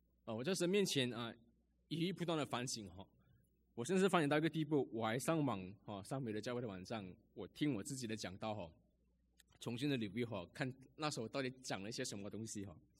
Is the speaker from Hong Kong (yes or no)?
no; New Zealand; 我认为只要我回到我自己的家乡，只要我见到我的父母亲，只要我回到纽西兰